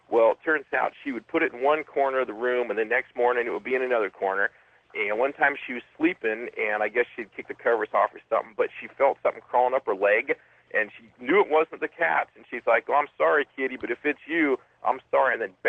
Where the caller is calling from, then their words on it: Portland, Oregon, United States; I'm calling from Portland.